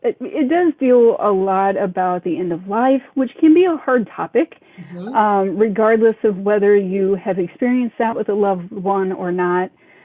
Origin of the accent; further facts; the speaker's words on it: Kansas City, Missouri, United States; and you write about what you know, and Kansas City is definitely a town that I know well.